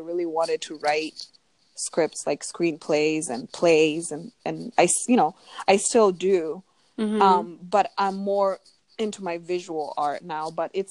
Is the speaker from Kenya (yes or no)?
yes; Kenya; moved away; when I was back home in Kenya. And then I moved here, and then the whole thing of popularity. So growing up in Kenya, popularity really came with how well you did in school